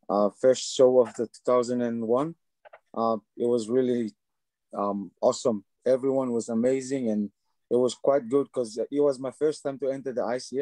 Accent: Solomon Islands; English is a second language; now in New Zealand; Growing up in the Pacific, it's quite hard though. I'm interested in sports like gym and those facilities, unlike Solomon, we have little much of those things.

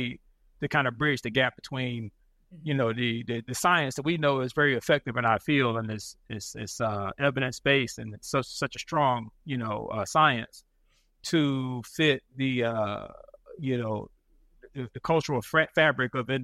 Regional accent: North Carolina, United States; Yeah, I grew up in North Carolina. Okay. So I'm from North Carolina.

